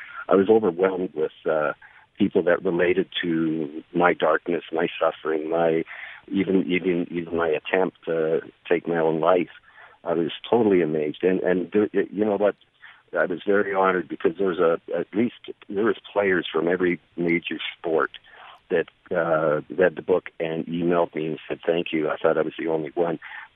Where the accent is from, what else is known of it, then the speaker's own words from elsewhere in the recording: Canada; I'm Canadian, so American beers it's only like 4 or 5.